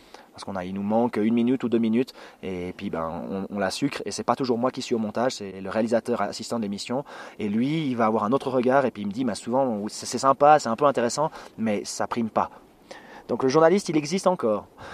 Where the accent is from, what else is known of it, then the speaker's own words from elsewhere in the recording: Valais, Switzerland; je viens du Valais donc c'était le journal qui se présentait le mieux.